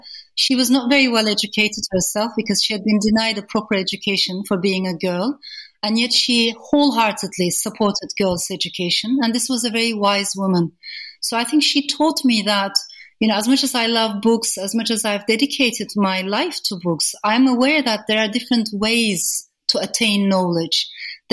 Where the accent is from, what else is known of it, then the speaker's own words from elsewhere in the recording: Turkey; So these are the things that I have seen all around me growing up in Turkey.